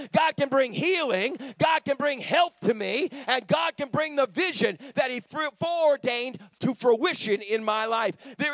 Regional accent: Boston, Massachusetts, United States; But you know something? I'm not from here. I'm from Boston.

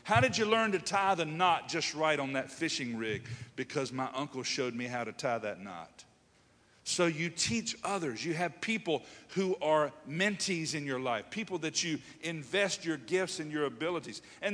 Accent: Hertford, North Carolina, United States; I remember growing up in Hertford, North Carolina, and fishing.

